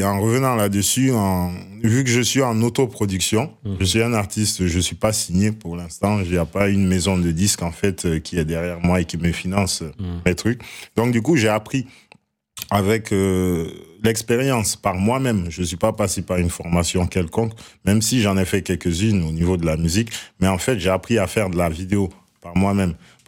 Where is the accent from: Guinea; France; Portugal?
Guinea; Enfin, on est Guinéen, quoi. On a dit non à